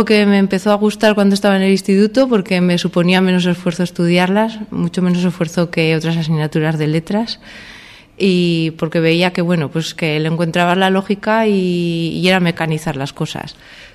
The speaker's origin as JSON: {"language": "Spanish", "town": "Logroño", "region": "La Rioja", "country": "Spain", "tie": "born or raised there", "said": "Pues soy de Logroño, he vivido allí casi toda mi vida"}